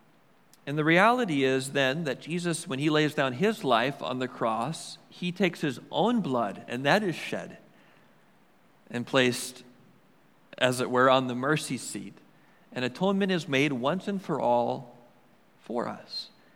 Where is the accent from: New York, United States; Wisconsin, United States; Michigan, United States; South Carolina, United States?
Wisconsin, United States; Milwaukee; I grew up in Milwaukee, and there were religious buildings all around the basilica with candles that were lit all day, all night long